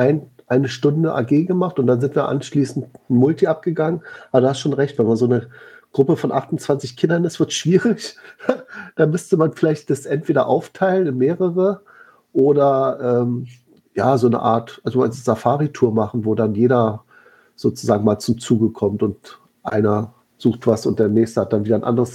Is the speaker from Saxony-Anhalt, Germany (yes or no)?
no; Berlin, Germany; Also ich bin ja aus Berlin und Köln ist nicht gerade um die Ecke